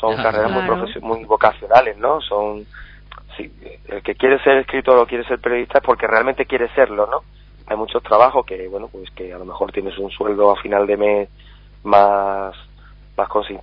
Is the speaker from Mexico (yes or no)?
no; Carmona, Andalusia, Spain; Mi pueblo, con mi familia, con mis amigos, pues un día estupendo, un día increíble para mí.